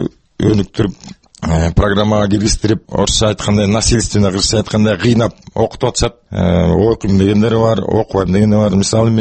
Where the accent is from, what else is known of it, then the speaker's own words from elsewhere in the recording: Naryn, Naryn Region, Kyrgyzstan; Нарында төрөлгөм, нарында чоңойгом, нарында эмгичем, амашам менен турам. Бишкекте өзүм семьям турат.